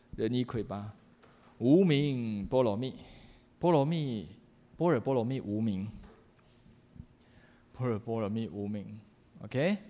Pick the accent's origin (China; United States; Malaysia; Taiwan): Malaysia; 我是马来西亚人